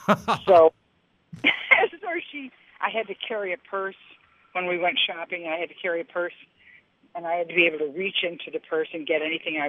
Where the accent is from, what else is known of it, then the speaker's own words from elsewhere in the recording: Detroit, Michigan, United States; when I grew up in Detroit, I had a woman that lived in our building, Mrs. Rupert, who was a botanist, and she took a big shine to me.